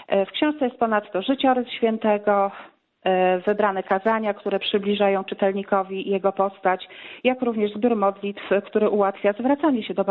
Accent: Kotuń, Masovian Voivodeship, Poland; Ja pochodzę z parafii pod wezwaniem świętego Antoniego Padewskiego. To jest taka mała parafia w Kotuniu koło Siedlec

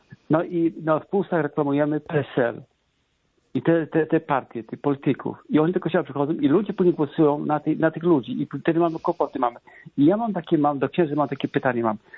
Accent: Wrocław, Lower Silesian Voivodeship, Poland; No, ja jestem z Wrocławia.

